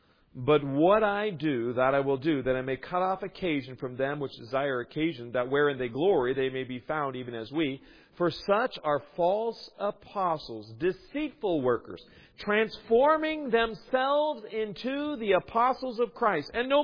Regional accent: United States; I was originally from the States, I lived in Seattle for a while I was in university

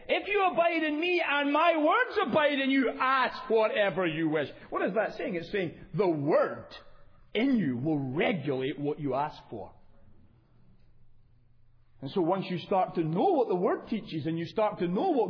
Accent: United Kingdom; but being British, at the end of the day, after really the Korean situation, there was no draft

